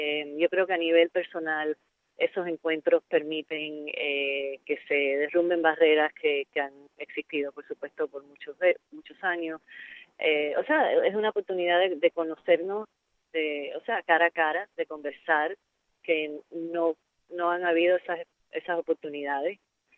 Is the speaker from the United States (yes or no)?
yes; United States; a nivel personal como cubano-americana